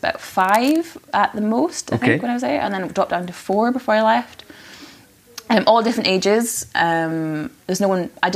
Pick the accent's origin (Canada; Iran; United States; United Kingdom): United Kingdom; Orkney, Scotland; So I'm originally from Orkney, although you might be deceived my accent because I don't have the accent at all.